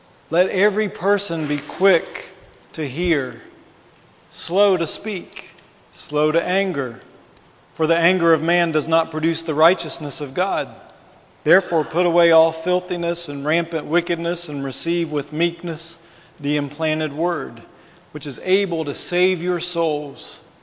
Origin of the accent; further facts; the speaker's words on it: West Virginia, United States; something a little strange that I had never seen before growing up in West Virginia